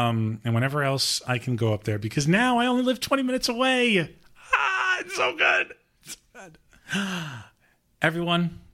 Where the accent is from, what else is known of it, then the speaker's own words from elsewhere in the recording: Long Island, New York, United States; We're from Long Island. Well, originally. You know, we just moved up here 2 years ago.